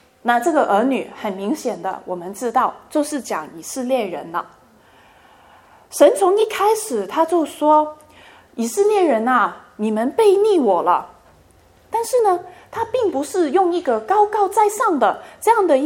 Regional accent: China; 那我们中国人的文化跟以色列的文化有点不一样啊

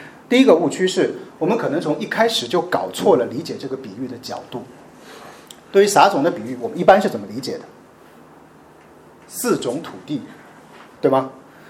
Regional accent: Shanghai, China; 用我们上海话说就是我有时候是不太识相的。

